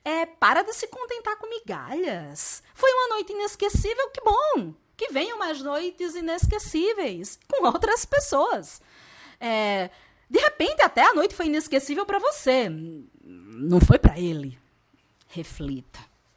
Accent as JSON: {"language": "Portuguese", "town": "Aracaju", "region": "Sergipe", "country": "Brazil", "said": "Sou de Aracaju, um beijo pro povo de Aracaju, Praia da Atalaia. Um beijo, amo Aracaju."}